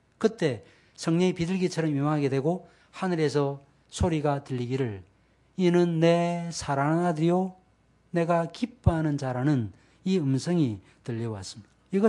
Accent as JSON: {"language": "Korean", "region": "Busan", "country": "South Korea", "tie": "born or raised there", "said": "제가 부산입니다. 뭐 제가 9년밖에 안 살았는데 어쨌든 간에 그러니까 뭐 저는 초량입니다."}